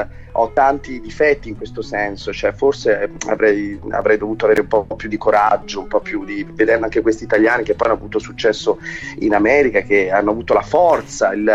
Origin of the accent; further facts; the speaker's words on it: Siena, Tuscany, Italy; sono cresciuto a Siena